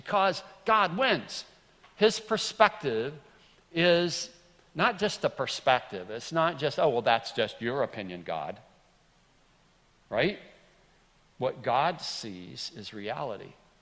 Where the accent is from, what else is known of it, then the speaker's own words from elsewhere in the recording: Greenville, United States; certainly like in the days that I grew up in Greenville, eating something that had purple suction cups on it is an abomination.